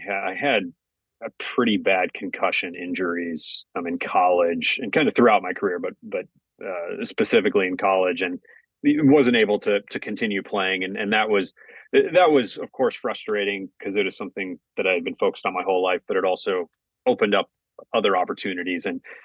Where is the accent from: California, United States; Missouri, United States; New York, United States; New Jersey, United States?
Missouri, United States; St. Louis; Yeah, so I'm originally from and grew up in St. Louis in the kind of heart of the Midwest in the United States. And I'm the oldest of five.